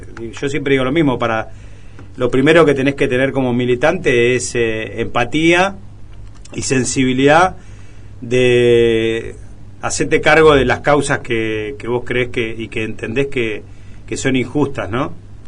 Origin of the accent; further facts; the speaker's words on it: General Rodríguez, Buenos Aires Province, Argentina; Nací acá en Rodríguez, sí, sí. Tengo cuatro hermanas. Mis padres no eran de Rodríguez, pero vinieron en los años 80, antes, en los 70, fines de los 70, a vivir a General Rodríguez.